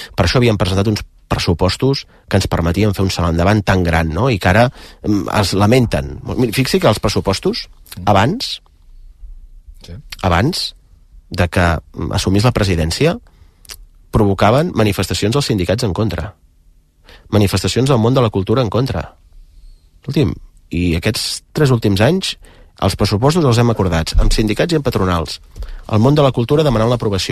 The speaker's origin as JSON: {"language": "Catalan", "region": "Catalonia", "country": "Spain", "said": "com a català i com a persona que s'estima el seu país"}